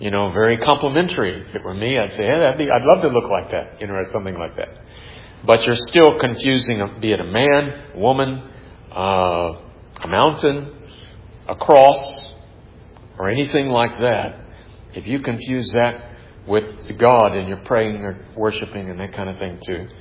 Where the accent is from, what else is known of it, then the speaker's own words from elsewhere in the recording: San Antonio, Texas, United States; Remember, I grew up in San Antonio, Texas, you know, where Roman Catholicism was more of the breed.